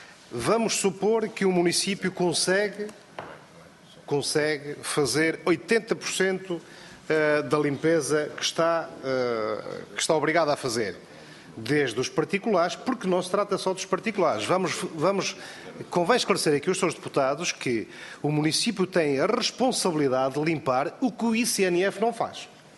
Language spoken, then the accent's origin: Portuguese; Trás-os-Montes, Portugal; eu posso falar da região de onde eu venho, de Trás-os-Montes e da Cima do Altâmega